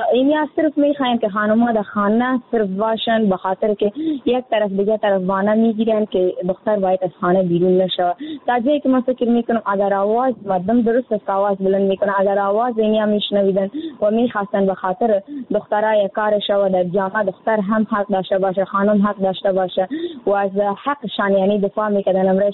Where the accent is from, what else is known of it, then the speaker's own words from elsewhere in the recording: Afghanistan; ما افغان هستیم